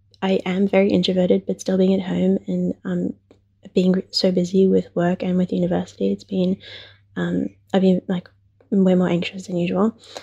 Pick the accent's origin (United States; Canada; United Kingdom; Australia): Australia; I'm from Australia